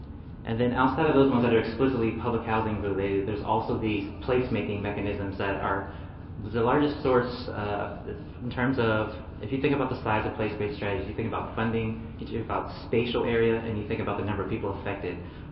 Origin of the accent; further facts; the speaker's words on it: Pennsylvania, United States; this research is actually done back my hometown outside of Pittsburgh.